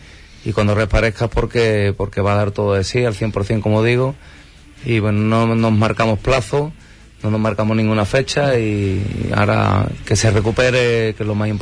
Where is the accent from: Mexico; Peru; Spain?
Spain; Son momentos muy difíciles, como digo, que estamos viviendo como españoles